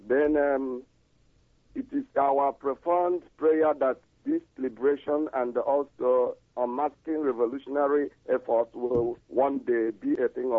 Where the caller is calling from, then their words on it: Manchester, North West England, United Kingdom; I'm calling from Manchester, my director.